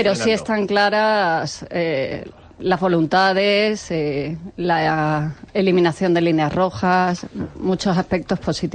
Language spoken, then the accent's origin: Spanish; Andalusia, Spain; Como andaluza.